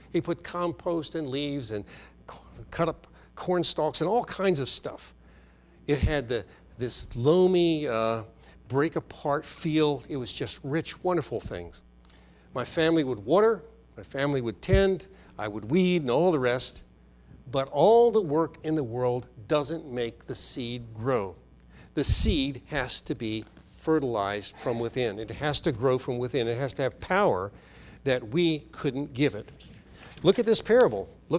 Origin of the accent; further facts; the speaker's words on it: Herndon, Virginia, United States; We had a garden in my hometown, Herndon, Virginia, when I was growing up.